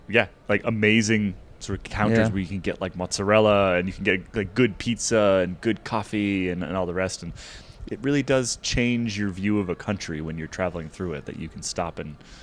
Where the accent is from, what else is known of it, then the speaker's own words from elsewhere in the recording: United States; As an American, we don't have that anywhere.